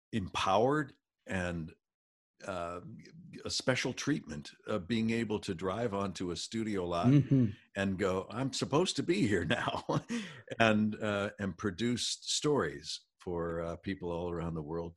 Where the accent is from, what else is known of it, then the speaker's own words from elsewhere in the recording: California, United States; moved away as an adult; Well, I left my home state of California in September of 1976. I was 20 years old, and I didn't know what I wanted to do.